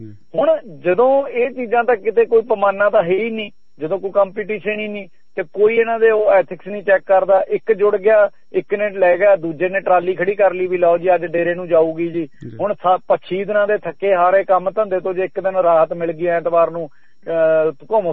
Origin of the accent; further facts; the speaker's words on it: Sirsa, Haryana, India; ਅਸੀਂ ਸਰਸੇ ਦੇ ਵਿੱਚ ਚਲੋ ਸਾਡਾ ਜ਼ਿਲ੍ਹਾ ਸੀ, ਸਾਡਾ ਜਾਣ ਆਉਣ ਰਹਿੰਦਾ ਸੀ